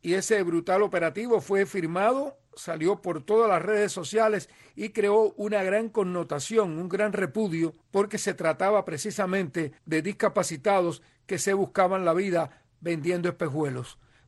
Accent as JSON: {"language": "Spanish", "region": "Ciego de Ávila", "country": "Cuba", "said": "yo no soy de Matanzas, pero estoy cerquita ahí de Ciego de Ávila."}